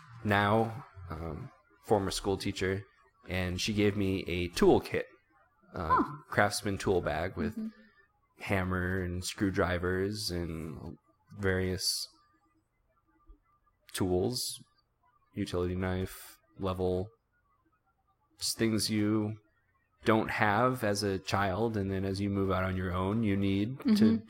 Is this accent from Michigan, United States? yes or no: yes; Michigan, United States; accent: Michigan; It's my Michigan accent.